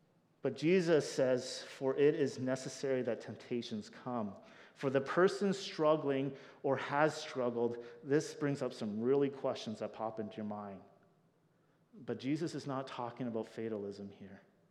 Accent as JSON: {"language": "English", "town": "Burlington", "country": "United States", "tie": "born or raised there", "said": "because I grew up in Burlington"}